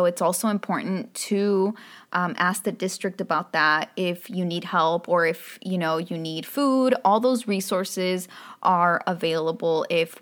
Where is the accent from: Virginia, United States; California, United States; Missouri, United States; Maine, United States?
California, United States; San Jose; my husband and I are Eastsiders, so we're from East San Jose as well